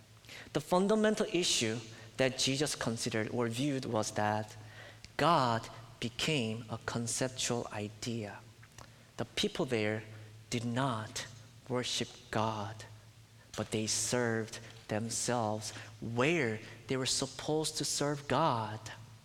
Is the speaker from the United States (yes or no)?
no; South Korea; I'm from Korea. In Korea, you cannot carry or own a gun unless you are in the military or policeman. But here, it is possible.